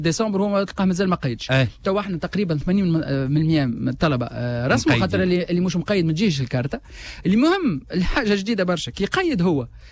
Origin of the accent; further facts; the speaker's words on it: Tunisia; الموتين مؤسسة جامعية اللي عندنا في تونس باش يكون عندهم نفس البطاقة.